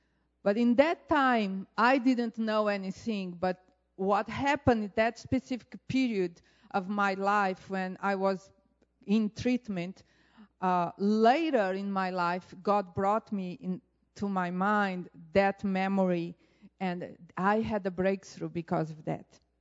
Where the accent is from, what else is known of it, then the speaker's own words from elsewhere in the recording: Angola; born there; English is a second language; I was born in Africa, and Africa, Angola was a colony of Portugal. If you make counts, I was born in 1960